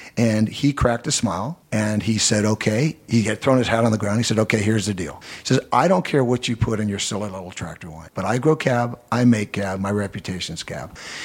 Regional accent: Alameda, California, United States; also born or lived in Oakland; I'm born essentially growing up in Alameda. In order to leave Alameda, you have to go through Oakland. And I've lived in Oakland for 20 plus years.

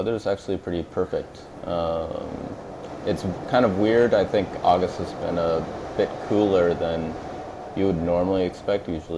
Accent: Des Moines, Iowa, United States; now in Chicago, United States; Well, I grew up in Iowa. I was raised a Cardinals fan. Both of my parents grew up in Missouri, so all my extended family was Cardinals fans.

